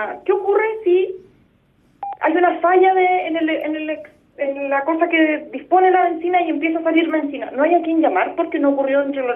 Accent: Chile; ¿Por qué yo, como chileno, como persona que voy y pago mi benzina

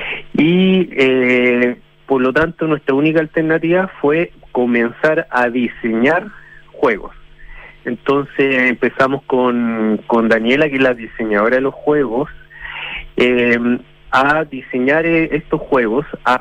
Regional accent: Viña del Mar, Valparaíso, Chile; yo me crié en Viña del Mar, entonces me acuerdo del juego.

